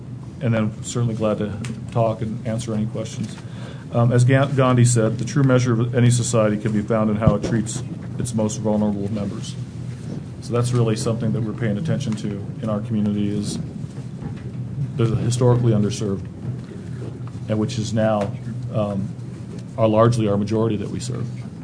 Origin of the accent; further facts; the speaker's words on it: San Luis, Colorado, United States; I grew up in San Luis, Colorado, the town of San Luis. Our family's been here more than 300 years